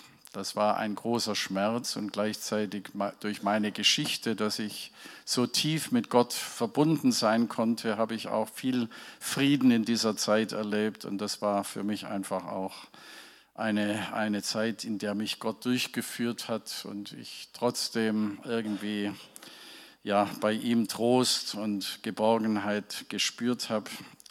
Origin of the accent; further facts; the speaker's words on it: Ravensburg, Baden-Württemberg, Germany; accent: Swabian; Ich komme ursprünglich aus dem schönen Schwabenlande. Das verrät auch mein Dialekt. Genau genommen aus Ravensburg. Da habe ich die ersten grob 60 Jahre meines Lebens verbracht. Dort war ich viele Jahre Pastor, auch so einer Gemeinde wie hier, einer Pfingstgemeinde.